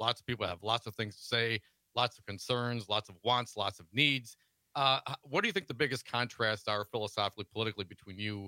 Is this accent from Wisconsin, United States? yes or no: yes; Wisconsin, United States; I grew up in Outagamie County, Kristen.